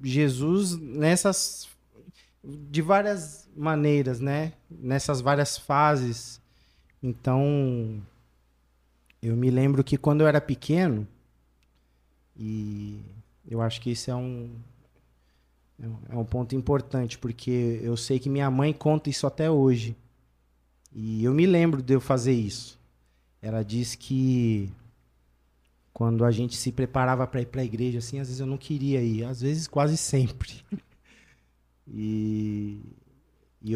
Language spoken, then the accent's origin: Portuguese; Santos, São Paulo, Brazil; lá em Santos. Eu sou santista, caiçara.